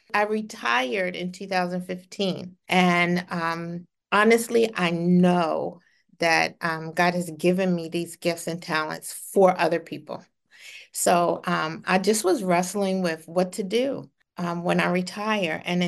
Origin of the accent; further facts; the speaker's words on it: Reisterstown, Maryland, United States; I grew up in Reisterstown, Maryland. I went to school there with my mom and dad and two sisters. I am currently living in Carroll County.